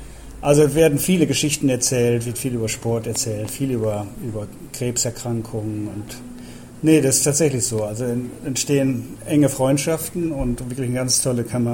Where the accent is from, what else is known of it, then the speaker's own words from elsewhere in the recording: North Rhine-Westphalia, Germany; Ich komme aus dem Münsterland